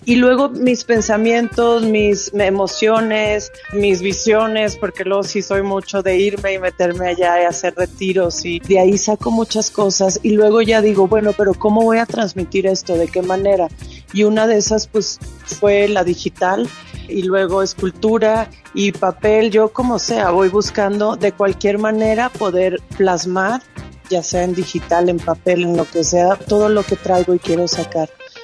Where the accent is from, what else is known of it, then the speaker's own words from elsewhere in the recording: Mexico; muy contenta de estar aquí en mi país otra vez